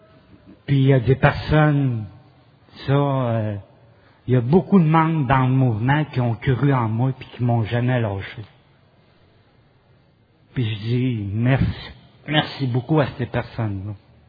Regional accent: Quebec City, Quebec, Canada; born there; now in Montreal, Canada; Je suis né à Québec et ça fait maintenant 15 ans que je suis à Montréal.

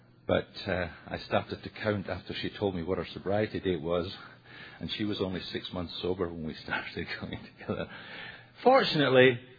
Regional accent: Montreal, Quebec, Canada; I'm an alcoholic from Montreal.

